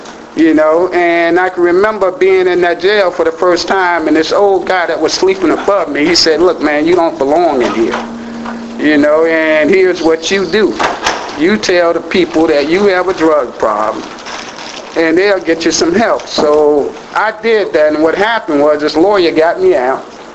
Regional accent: Fort Pierce, Florida, United States; I was born and raised here in Fort Pierce.

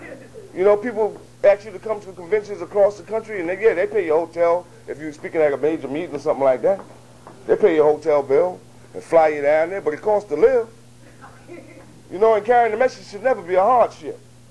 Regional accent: Brooklyn, New York, United States; Because I was born in Brooklyn. And I stayed in Brooklyn for a while. And then I moved out to Jamaica, Queens.

